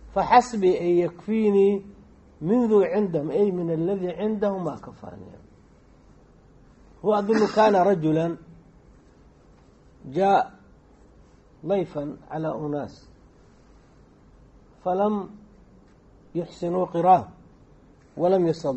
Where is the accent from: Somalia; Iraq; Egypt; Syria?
Somalia; عندنا في الصومال القدماء كان مثل عندهم